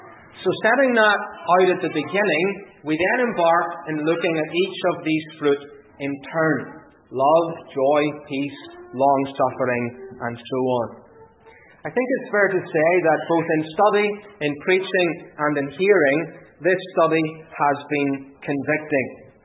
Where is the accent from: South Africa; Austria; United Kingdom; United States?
United Kingdom; Northern Ireland; I remember growing up in Northern Ireland